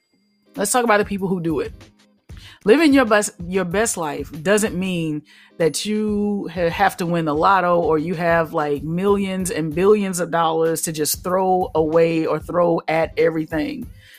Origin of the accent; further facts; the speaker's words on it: the South, United States; I said tending. Again, I'm country. I'm from the South.